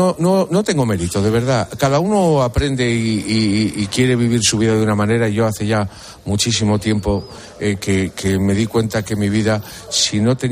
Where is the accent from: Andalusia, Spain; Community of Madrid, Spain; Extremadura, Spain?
Community of Madrid, Spain; Madrid; yo soy de Villaverde.